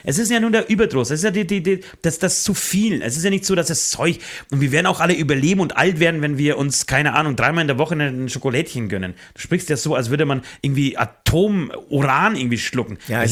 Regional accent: Poland; ich komme aus Polen

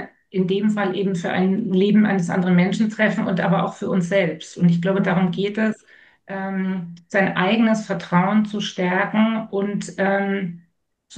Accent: Munich, Bavaria, Germany; Ich bin Münchnerin, Bayerin.

